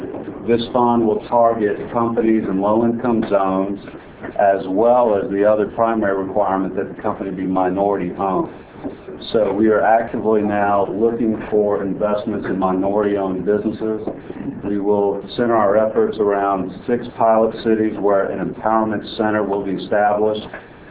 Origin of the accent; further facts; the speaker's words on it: Baton Rouge, Louisiana, United States; I'm from Baton Rouge, Louisiana with a firm called Stonehenge Capital.